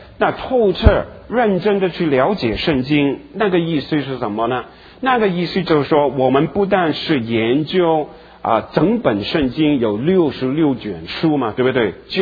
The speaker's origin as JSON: {"language": "Chinese", "region": "Guangdong", "country": "China", "said": "我们老广，你们也不要忘记哦"}